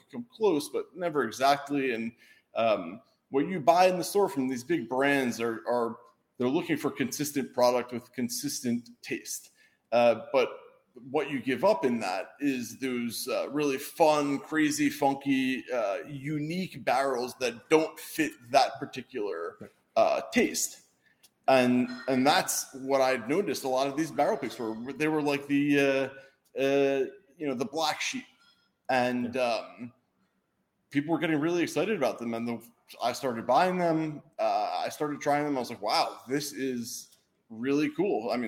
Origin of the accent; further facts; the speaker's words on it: New York, United States; now in Boston, United States; I ended up moving to Boston. Ultimately, I'm from New York, but I moved to Boston.